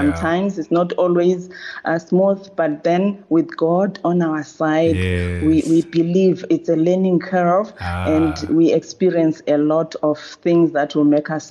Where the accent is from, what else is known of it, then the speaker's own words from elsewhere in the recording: Bulawayo, Zimbabwe; also born or lived in Matangeni; That's where I was born, but I grew up in Bulawayo, where I did my primary and secondary education.